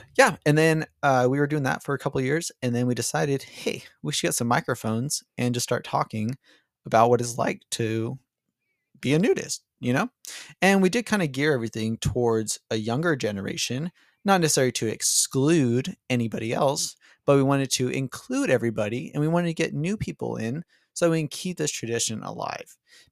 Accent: California, United States; So we are a couple from Southern California.

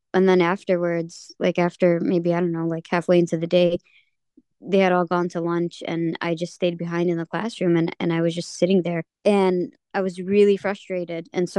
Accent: United States; they were asking me who I am and just very amazed that I was from America.

